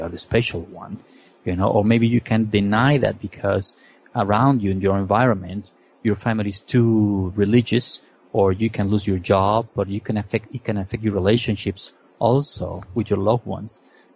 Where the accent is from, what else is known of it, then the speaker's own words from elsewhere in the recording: Peru; So let's say I'm Peruvian. I was born and raised in Peru.